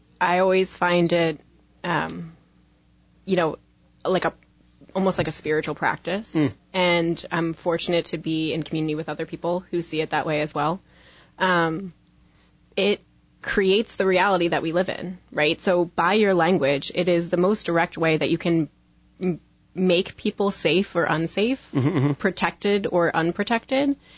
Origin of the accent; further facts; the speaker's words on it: Coatesville, Pennsylvania, United States; I'm from Coatesville.